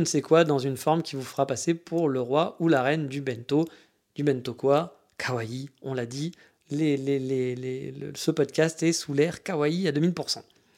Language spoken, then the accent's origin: French; France; chez nous en France